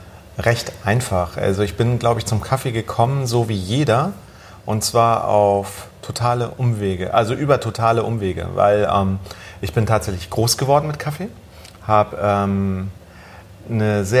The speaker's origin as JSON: {"language": "German", "country": "Germany", "tie": "born or raised there", "said": "Ich bin in Deutschland aufgewachsen."}